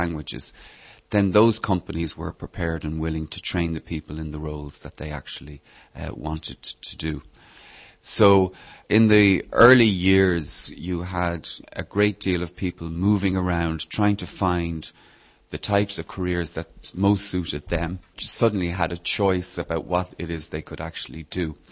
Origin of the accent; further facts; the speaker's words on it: Dublin, Leinster, Ireland; now in Prague, Czech Republic; I come from Dublin in Ireland